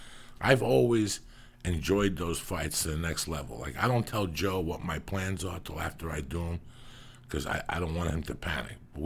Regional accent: Cuba; moved away; Since I came from Cuba, there were men wrestling on TV.

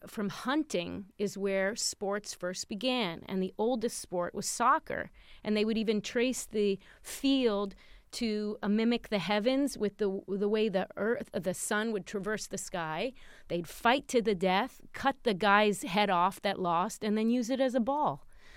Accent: New York, United States; I became, because I'm from New York and my family's like Knicks fans

